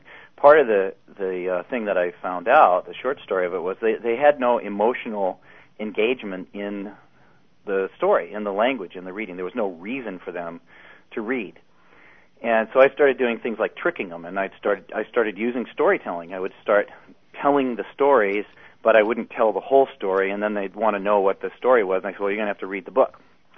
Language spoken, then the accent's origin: English; Massachusetts, United States; also born or lived in Tennessee; And, we spent early childhood growing up in Tennessee and then moving north to Massachusetts, my dad's folks down in Tennessee, my mom's folks north.